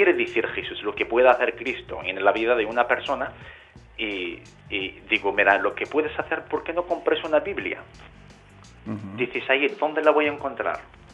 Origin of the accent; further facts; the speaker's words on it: Algeria; yo nací y viví en Argelia.